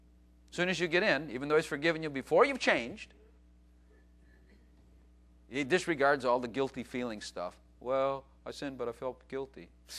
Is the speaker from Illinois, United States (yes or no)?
yes; Chicago, Illinois, United States; I grew up in Chicago, but those are not my kind of people.